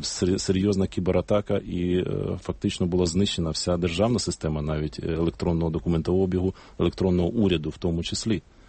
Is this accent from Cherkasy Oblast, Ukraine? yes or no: no; Zaporizhzhia, Zaporizhzhia Oblast, Ukraine; Я сам з Запоріжжя, в Дніпропетровській області.